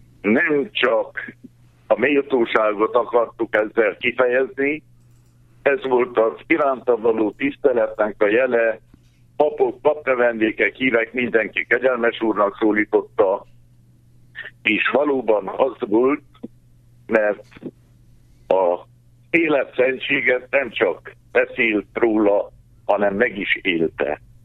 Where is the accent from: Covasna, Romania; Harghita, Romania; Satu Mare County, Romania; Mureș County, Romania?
Harghita, Romania; Gyergyósalamás; Gyergyóvidékén születtem, Vitró melletti Gyergyó Salamáson. Családunk Vitróból származott